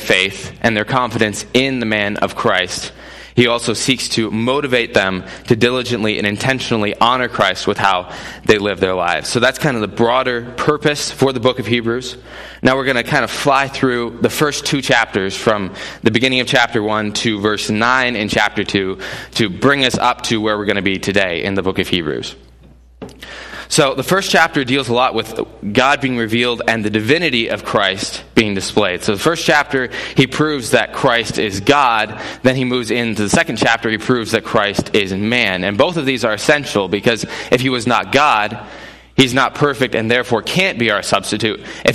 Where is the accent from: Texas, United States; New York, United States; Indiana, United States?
Indiana, United States; also born or lived in Elnora; As Joe said, I am from Elnora, Indiana. I grew up in northern Indiana and moved down there a year ago to be a part of the church there.